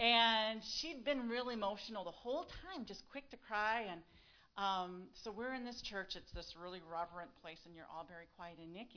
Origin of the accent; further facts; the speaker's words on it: United States; You try and explain to them that you're just a regular person, we're Americans